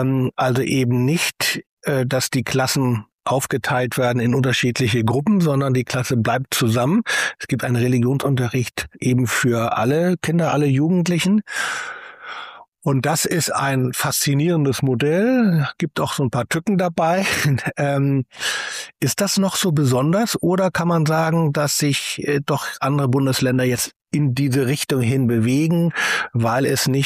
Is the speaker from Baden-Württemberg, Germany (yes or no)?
no; Hamburg, Germany; Ich selber bin ja Hamburger und komme aus einer ganz besonderen religionspädagogischen Situation.